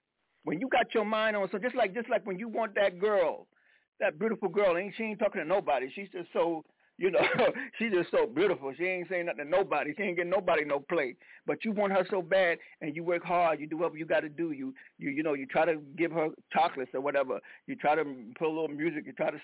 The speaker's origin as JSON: {"language": "English", "region": "South Carolina", "country": "United States", "tie": "born or raised there", "said": "And when I grew up in South Carolina, your parents tell you something, Lord Jesus, you better listen"}